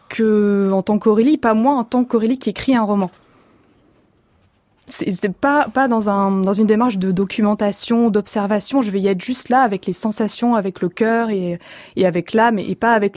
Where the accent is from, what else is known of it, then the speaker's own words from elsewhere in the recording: France; Je me sens héritière d'une histoire coloniale en tant que Française